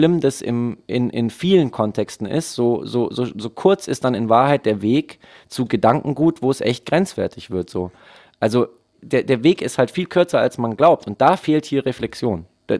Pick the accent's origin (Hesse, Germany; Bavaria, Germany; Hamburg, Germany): Bavaria, Germany; Ich bin ja Bayer.